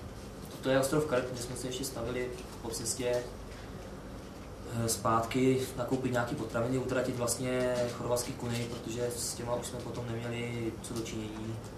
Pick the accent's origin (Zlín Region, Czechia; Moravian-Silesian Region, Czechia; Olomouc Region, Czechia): Olomouc Region, Czechia; Olomouc; bavili jsme se, že jsme z Olomouce a tak podobně